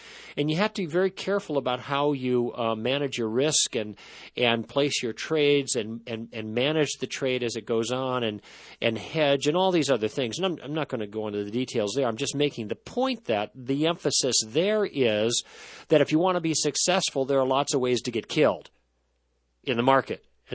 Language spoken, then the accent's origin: English; Chicago, Illinois, United States; I grew up in Chicago, and in 1960, my grandpa built a cabin or bought some property